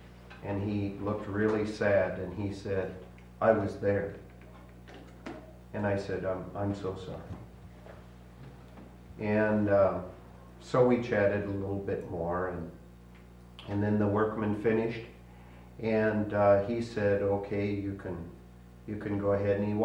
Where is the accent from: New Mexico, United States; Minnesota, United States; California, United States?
Minnesota, United States; I'm from Minnesota, and I was driving from my home in southern Minnesota to Minneapolis several years ago